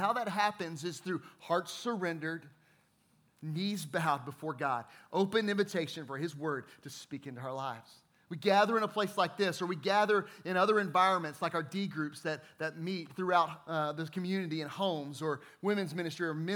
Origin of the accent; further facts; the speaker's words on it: Fort Worth, Texas, United States; I grew up in Fort Worth, Texas. My dad was a pastor.